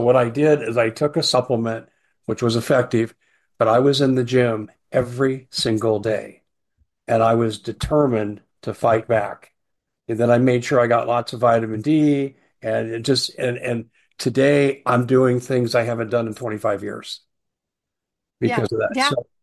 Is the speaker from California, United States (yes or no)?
no; Colorado, United States; I grew up in Colorado, and I loved Colorado when I grew up. I had a great childhood, early adulthood.